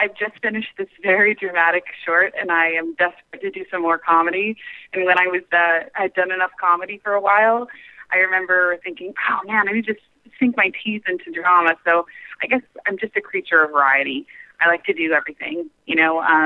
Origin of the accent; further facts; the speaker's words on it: McAllen, Texas, United States; also born or lived in New York / Los Angeles; I grew up in a small town in Texas named McAllen, which was a lovely, wonderful place to gr